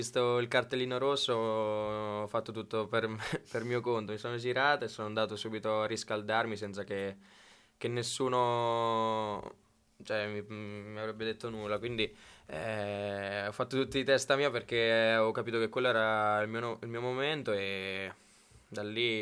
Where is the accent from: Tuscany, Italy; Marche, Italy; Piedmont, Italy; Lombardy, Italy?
Marche, Italy; Castel Raimondo; Sì, sono marchigiano, sono di Castel Raimondo, della provincia di Macerata, vicino a Camerino